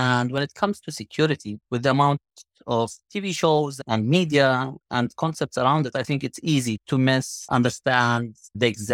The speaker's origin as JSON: {"language": "English", "town": "East Jerusalem", "region": "Jerusalem", "country": "Palestine", "tie": "born or raised there", "said": "I was born and raised in East Jerusalem, and I have always been part of a continuous conflict."}